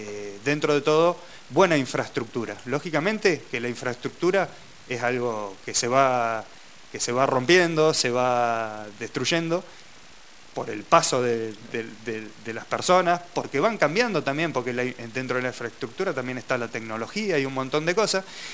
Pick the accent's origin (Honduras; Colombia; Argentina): Argentina; somos todos argentinos